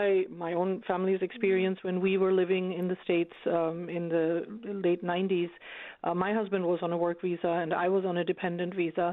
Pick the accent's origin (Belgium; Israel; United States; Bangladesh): Bangladesh; moved away as an adult; now in Canada; And my husband and I from two different countries. He's from India. I'm from Bangladesh.